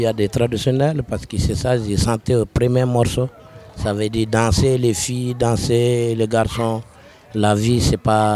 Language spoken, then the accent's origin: French; Burkina Faso; French is a second language; Ouais, je suis burkinabé.